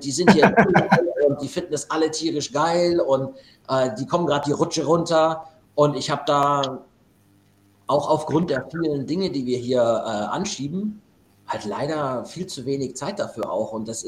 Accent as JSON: {"language": "German", "town": "Munich", "region": "Bavaria", "country": "Germany", "said": "Und ich komme ursprünglich auch aus München."}